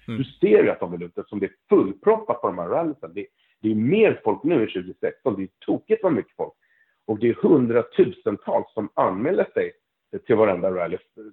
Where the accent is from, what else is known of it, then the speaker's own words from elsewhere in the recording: Malmö, Skåne, Sweden; Jag minns ju när jag var liten, jag är i Malmö just nu, och när jag var liten så var det snö här på vintern.